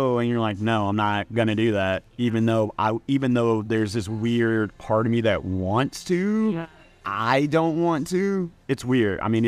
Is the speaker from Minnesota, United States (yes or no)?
no; Memphis, Tennessee, United States; I'm a Memphian 100%. I'm from Hickory Hill. Went to Ridgeway High School. I forgot I'm from Memphis. You got to say your high school. So can't just jump straight to college. Yeah. So grew up in Hickory Hill, went to Ridgeway High School, then went to University of Memphis